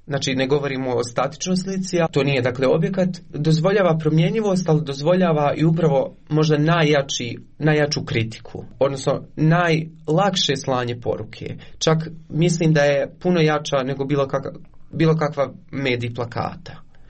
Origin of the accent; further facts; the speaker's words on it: Konjic, Federation of Bosnia and Herzegovina, Bosnia & Herzegovina; also born or lived in Eisenach, Germany; Ja sam rođen u Njemačkoj, u Eisenachu, 97. godine. Moji roditelji su birali, dakle, konjic kada su htjeli da se vrate u Bosnu i Hercegovinu, 99. godine. I odrastao sam u Konjic, nisam iz Sarajeva